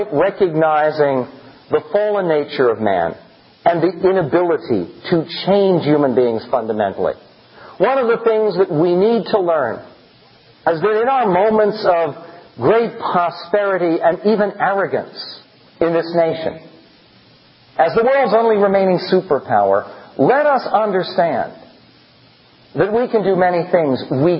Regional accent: Philadelphia, Pennsylvania, United States; born there; Now, I was born in Philadelphia. I know there are several other Philadelphians here.

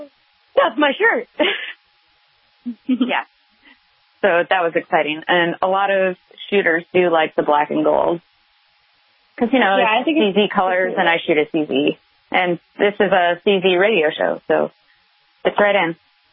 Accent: Midwest, United States; I grew up in the Midwest on a farm, so we didn't do anything like that.

